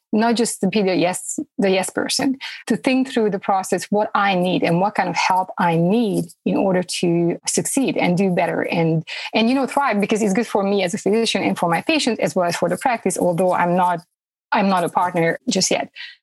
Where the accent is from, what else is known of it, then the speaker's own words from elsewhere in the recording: Romania; now in Fayetteville, United States; Originally, I'm from Romania. And as you mentioned, I've been in the States for about 15 years now